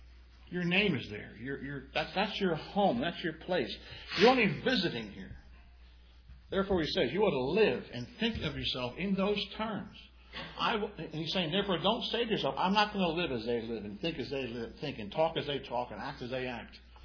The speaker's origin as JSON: {"language": "English", "country": "United States", "said": "I'm an American. I love this country."}